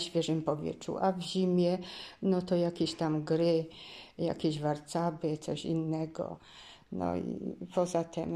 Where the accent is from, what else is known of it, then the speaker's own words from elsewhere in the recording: Grajów, Lesser Poland, Poland; Żyliśmy na wsi. Ja urodziłam się w Grajowie. Nie było jeszcze wtedy prądu, nie było telewizji, nie było komputerów